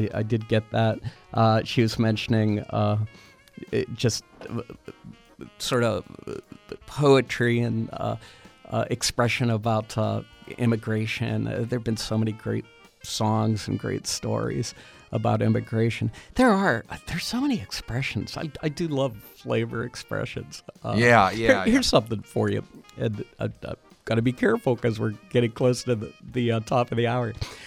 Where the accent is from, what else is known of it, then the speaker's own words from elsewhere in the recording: Churchill, Pennsylvania, United States; I grew up in Churchill Borough, which at the time was pretty much all, you know, adults my parents' age and kids around our ages.